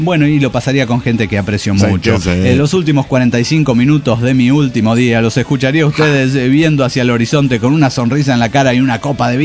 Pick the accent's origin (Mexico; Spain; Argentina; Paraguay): Mexico; señora, soy de México